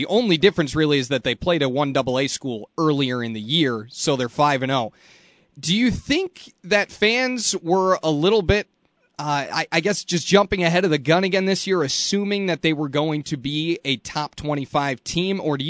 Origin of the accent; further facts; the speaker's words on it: East Coast, United States; as somebody who did not grow up in Big Ten country, I grew up over on the East Coast